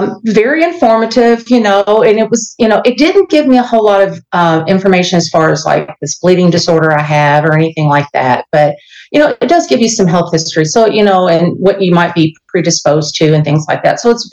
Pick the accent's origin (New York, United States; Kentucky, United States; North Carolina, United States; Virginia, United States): Kentucky, United States; because I knew my family, we grew up in Kentucky.